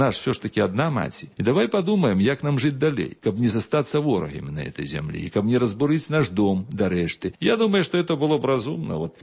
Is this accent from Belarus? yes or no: yes; Belarus; мы ж белорусы, мы на нашей земле.